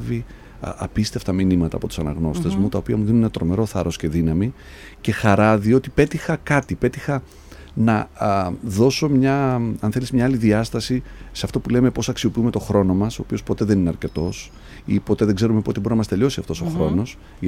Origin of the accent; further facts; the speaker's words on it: Trikala, Thessaly, Greece; moved away as an adult; είχα έρθει να δουλέψω όταν ήμουν 19 χρονών στην Ελούντα. Δούλεψα ένα καλοκαίρι σαν σερβιτόρος. Ήταν η πρώτη φορά που έφυγα από τα Τρίκαλα από όπου κατάγομαι